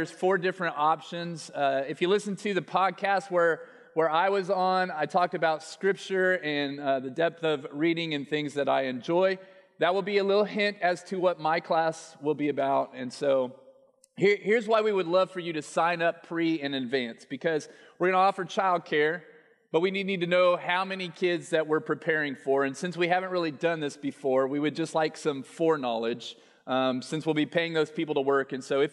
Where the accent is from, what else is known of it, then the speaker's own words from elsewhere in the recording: Denver, Colorado, United States; born there; And I was born in Denver, Colorado, and I love the mountains. I love the Rockies.